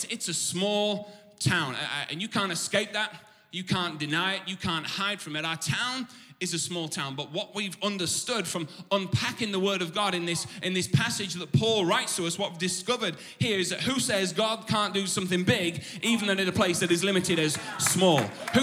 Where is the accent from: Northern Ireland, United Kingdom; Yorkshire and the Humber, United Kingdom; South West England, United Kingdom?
Yorkshire and the Humber, United Kingdom; Richmond; And my hometown, where our hub of our church is a town called Richmond in North Yorkshire.